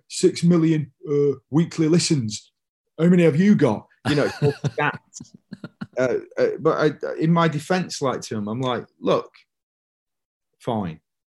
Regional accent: North West England, United Kingdom; even though we're from Lancashire

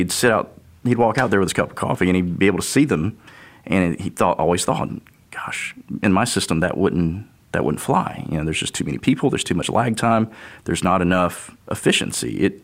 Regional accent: Bainbridge, Georgia, United States; I don't think it's a small town anymore, but I'm from Bainbridge, Georgia.

